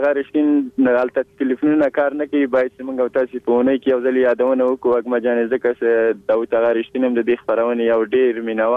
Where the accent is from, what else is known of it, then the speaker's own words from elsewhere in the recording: Kabul, Afghanistan; born there; زه دلته په دې ټولنه کې پیدا شوی یم په کابل کې